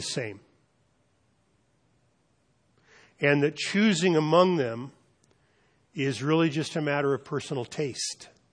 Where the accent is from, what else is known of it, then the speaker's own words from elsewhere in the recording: Easton, California, United States; When I was growing up in Easton, we thought the Pentecostals were exotic.